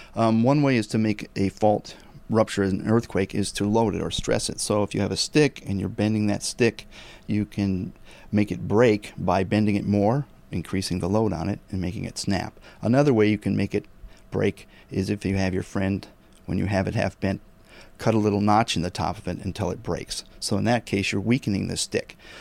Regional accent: Minnesota, United States; I'm originally from Minnesota, and we don't have earthquakes

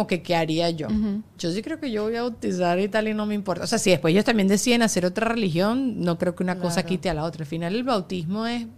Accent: Venezuela; yo recuerdo cuando yo estaba creciendo en Venezuela

